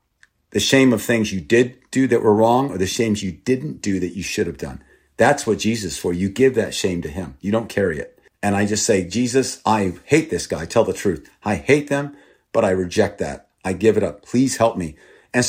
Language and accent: English; Thailand; first language Thai; English is a second language; also born or lived in Texas, United States; I was born in Texas, and I grew up in Thailand, and I grew up with Thai people, and my first language was Thai.